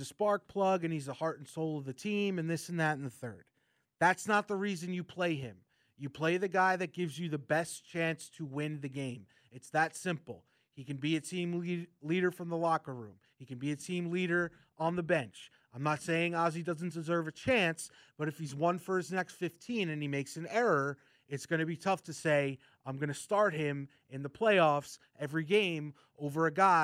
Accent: New York City, New York, United States; as being a Yankee fan growing up in New York City with Aroldis Chapman

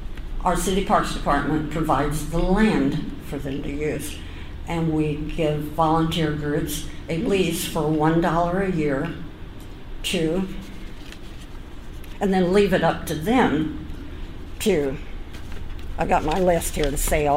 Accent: Evansville, Indiana, United States; When I was growing up, and that was a long time ago, but when I was growing up in Evansville, there was this extensive recreation program in cities, in parks throughout the city all summer long.

